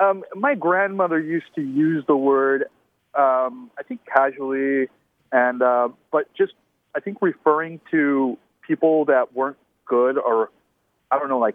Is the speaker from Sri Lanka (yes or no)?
no; Mexico City, Mexico; first language Spanish; English is a second language; also born or lived in San Diego, California, United States; I might not sound like it, but yes, native Spanish speaker. I grew up actually in Mexico City, and then in San Diego, California, so I've been back and forth a lot between